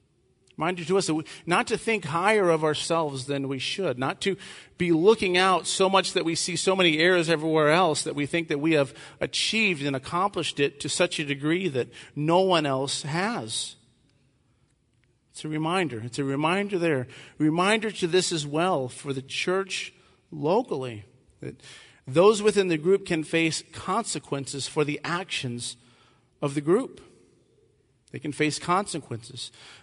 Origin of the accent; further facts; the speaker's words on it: Texas, United States; You're Texans. I'm a Texan.